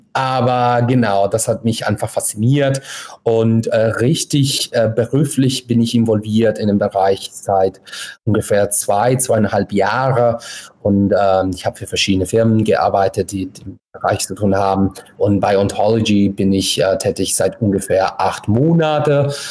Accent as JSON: {"language": "German", "region": "California", "country": "United States", "moved": "yes", "lives_now": "Berlin, Delaware, United States", "said": "Ich komme aus den USA. Ich bin ein Kalifornier, der in Berlin seit 12 Jahren wohnt."}